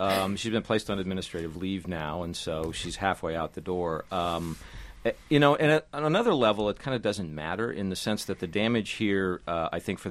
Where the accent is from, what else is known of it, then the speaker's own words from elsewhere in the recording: Kansas, United States; I grew up in Kansas, due north of Ground Zero, and in my hometown, everybody had a basement or a storm cellar.